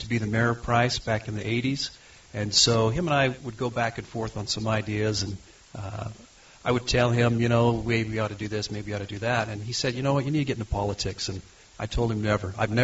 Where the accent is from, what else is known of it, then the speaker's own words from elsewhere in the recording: Utah, United States; I was born and raised in Carbon County, educated as well in Carbon County, married the prettiest girl in Carbon County. We have been here most of our lives.